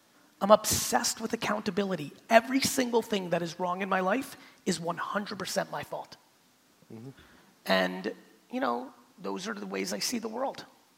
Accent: United States; also born or lived in Soviet Union; So, you know, here I am, we left in 78, I'm growing up in America, but, and this is gonna really hit for this room, I'm growing up in America, but am I really? Because in my four walls, it's fucking Russia.

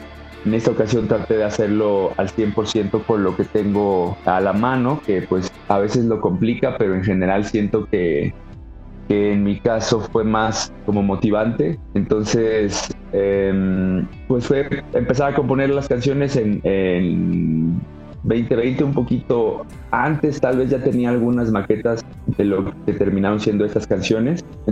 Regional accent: San Luis Potosí, Mexico; Yo soy de San Luis Potosí

